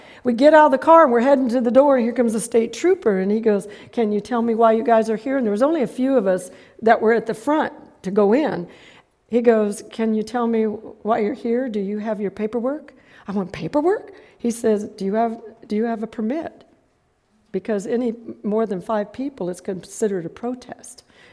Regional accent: Alaska, United States; I'm from Alaska.

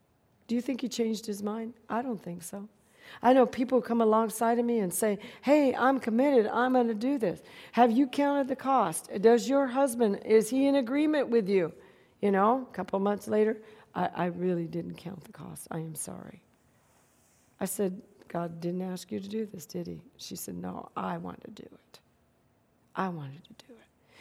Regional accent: Fresno, California, United States; also born or lived in Downey; And I'm from Fresno, California, born in Downey, California. All my relatives were all over California.

